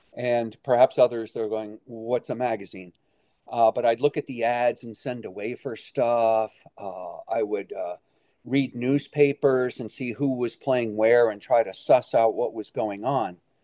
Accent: New Jersey, United States; moved away as an adult; I was the Typhoid Mary of punk rock in my hometown. I had lived out of my work took me out of New Jersey, and opportunity to be in places where there was a lively music scene.

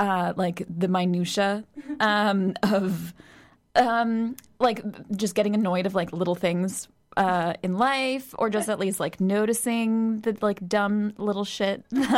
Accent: New Brunswick, Canada; first language French; I'm from Canada, and I'm from a province that's bilingual. So I grew up speaking French and English.

